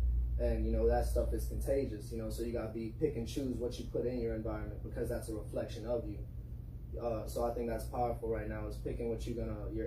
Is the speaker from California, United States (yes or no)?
no; New Orleans, Louisiana, United States; growing up in New Orleans, I definitely had the creative energy around me from a young age.